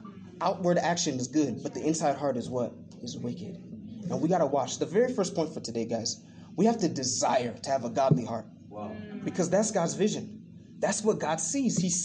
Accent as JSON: {"language": "English", "town": "Washington", "region": "District of Columbia", "country": "United States", "tie": "born or raised there", "said": "I remember I was playing for this worldly band back in my hometown of D.C."}